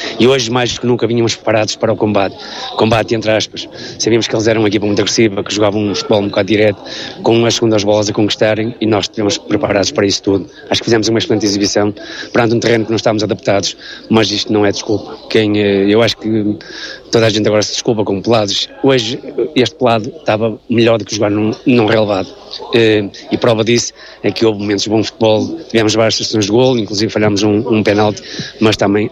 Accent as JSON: {"language": "Portuguese", "town": "Lourosa", "region": "Aveiro", "country": "Portugal", "tie": "born or raised there", "said": "Eu estive em Lourosa, vivo em Lourosa, nasci e fui criado em Lourosa, tenho a minha vida toda feita lá."}